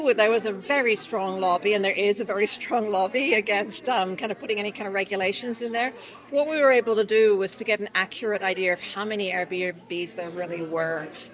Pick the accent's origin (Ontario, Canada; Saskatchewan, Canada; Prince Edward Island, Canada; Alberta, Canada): Prince Edward Island, Canada; Charlottetown; I'm from Charlottetown PEI.